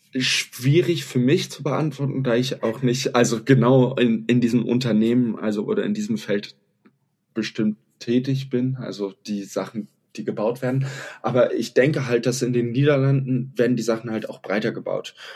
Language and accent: German; Berlin, Germany; ich bin in Berlin groß geworden